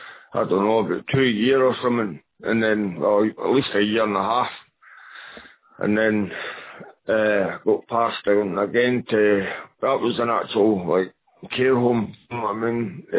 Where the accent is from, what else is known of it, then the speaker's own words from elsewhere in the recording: Lochgelly, Scotland, United Kingdom; I'm from Loch Ellie originally